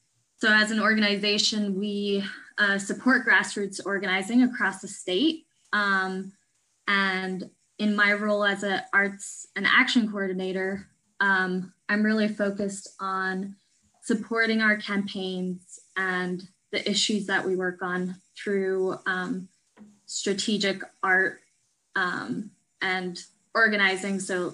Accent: North Holland, Netherlands; also born or lived in Åbo, Finland / Scotland; now in Anchorage, United States; No, I was born in Åbo in Finland, and I grew up outside of Amsterdam in the Netherlands. And then I spent 7 years in Scotland before I moved to Alaska about 5 years ago.

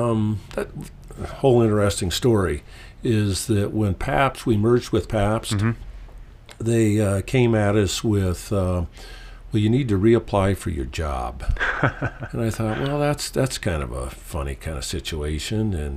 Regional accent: Oregon, United States; Yeah, no, so I'm an Oregon boy, born and raised in Oregon, and I've never had any plans to move out of the Northwest

